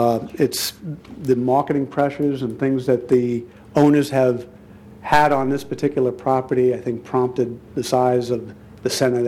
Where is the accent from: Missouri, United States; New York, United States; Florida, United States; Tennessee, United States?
New York, United States; Long Island; I grew up on Long Island